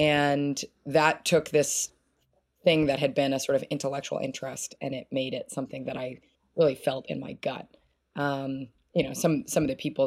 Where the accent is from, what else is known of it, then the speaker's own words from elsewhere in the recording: Kansas City, United States; a McDonald's that I used to drive by all the time when I was growing up in Kansas City.